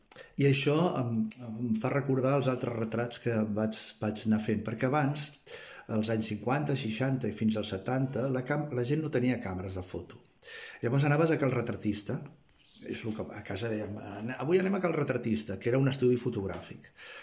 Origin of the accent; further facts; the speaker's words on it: Lleida, Catalonia, Spain; also born or lived in Barcelona; tinc 69 anys, visc en un petit poblet del Camp de Tarragona i vaig néixer a Lleida i he viscut molt, molt, molt de temps a Barcelona, com molts lleidatans.